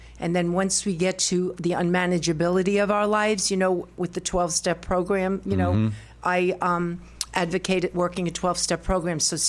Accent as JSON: {"language": "English", "town": "Brooklyn", "region": "New York", "country": "United States", "lives_now": "Asheville, United States", "said": "Yes, I come from Brooklyn, New York, and I'm proud of my accent."}